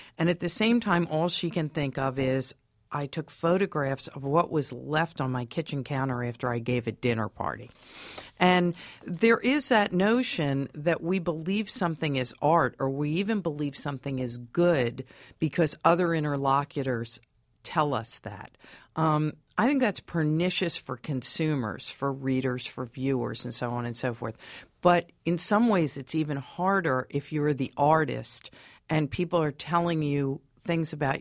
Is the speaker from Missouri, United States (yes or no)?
no; New York City, New York, United States; But in my personal life, I'm a New Yorker, but I also have, like some New Yorkers, some lucky New Yorkers, a place out in the country.